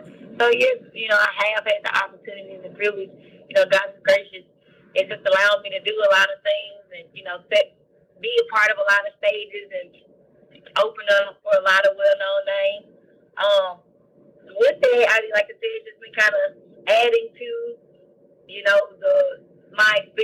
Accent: Clinton, Mississippi, United States; I met Mark while being in my local hometown. I'm originally from Jackson, Clinton, Mississippi

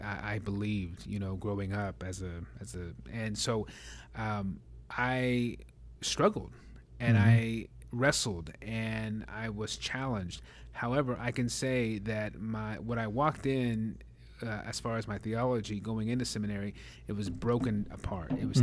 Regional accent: Oklahoma, United States; I grew up in Oklahoma.

